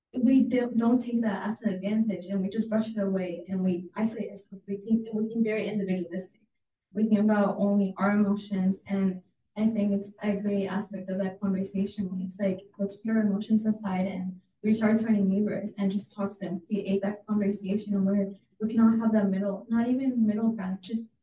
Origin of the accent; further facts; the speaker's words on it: Mexico; now in United States; I grew up in Mexico, so I only saw Mexicans, and I very much resonated with that half of me. But when I came to America, I realized how diverse everything was.